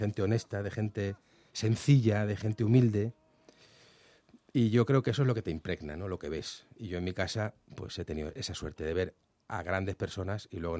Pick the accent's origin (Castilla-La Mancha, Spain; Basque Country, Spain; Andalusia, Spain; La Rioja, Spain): Andalusia, Spain; now in Madrid, Spain; me siento andaluz tanto como me siento madrileño, porque he pasado la mitad de mi vida en un sitio y la mitad en otro. Pero decidí que Madrid era mi lugar. Y ahora soy ciudadano madrileño aquí, a mucha honra, empadronado aquí en los Madriles.